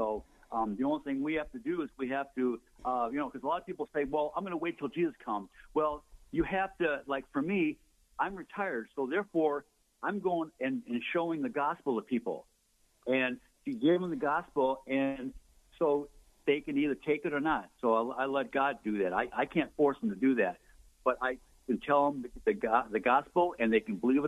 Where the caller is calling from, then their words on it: Michigan, United States; from Michigan.